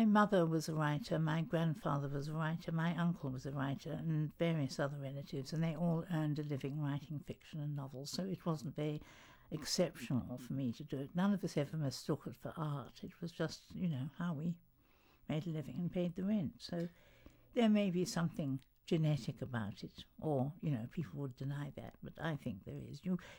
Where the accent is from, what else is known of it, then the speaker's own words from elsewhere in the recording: New Zealand; I was brought up in New Zealand, and everyone is really very practical and to the point